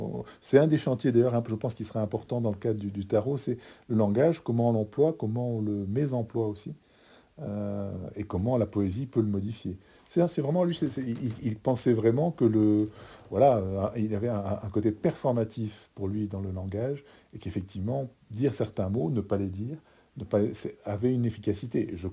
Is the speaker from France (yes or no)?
yes; France; now in Belgium; j'ai vécu beaucoup plus longtemps en Belgique qu'en France. Et on me dit, est-ce que je suis français? Moi, j'aime pas dire que je suis français. Pourtant, je le suis.